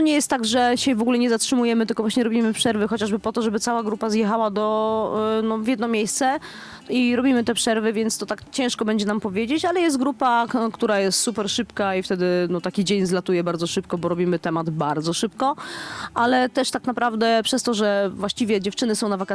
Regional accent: Rudnik nad Sanem, Subcarpathian Voivodeship, Poland; moved away as an adult; also born or lived in Warsaw; jestem z Podkarpacia fabrycznie, czyli się tutaj urodziłam, tutaj się wychowałam. Natomiast po osiągnięciu dojrzałości wyjechałam do Warszawy. Natomiast pochodzę tutaj z Rudnika nad Sanem.

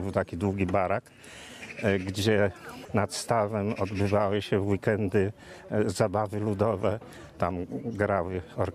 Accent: Rzeszów, Subcarpathian Voivodeship, Poland; To jest to, co ja pamiętam jako rzeszowianin prawie od urodzenia.

